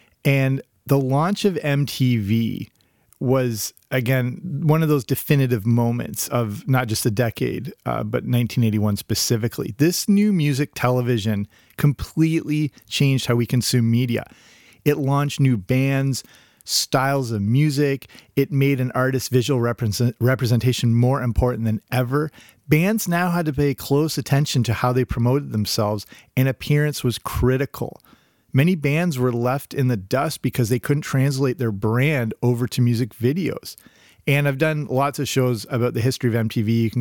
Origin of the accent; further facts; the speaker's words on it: England, United Kingdom; growing up in England, I watched that all the time.